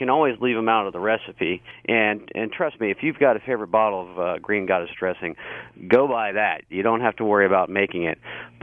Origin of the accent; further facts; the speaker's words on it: Atlanta, Georgia, United States; Well, I've got a tribute to the South, where I'm from Atlanta